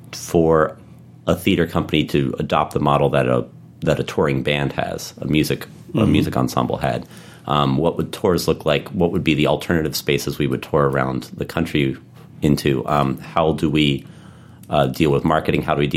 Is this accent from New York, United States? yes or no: no; Harrisburg, Pennsylvania, United States; now in Baltimore, United States; And we moved to Baltimore. It had a lot to do with the fact that I grew up in Harrisburg.